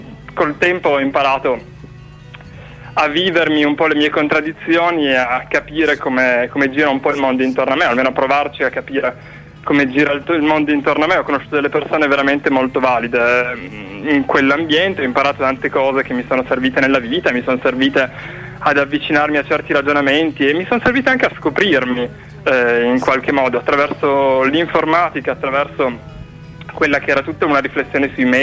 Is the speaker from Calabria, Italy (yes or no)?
no; Turin, Piedmont, Italy; ho 23 anni, sono di Torino